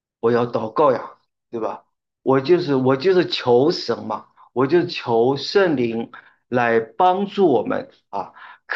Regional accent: China; 他这个是我们这个中国人我们喜欢讲大话，对不对？

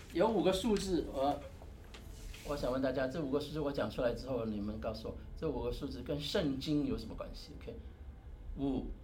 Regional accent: Hong Kong; Chinese is a second language; 我是香港来的，所以我都不懂话，我的国语都有一些腔啊。我是那个腔，是这个腔。

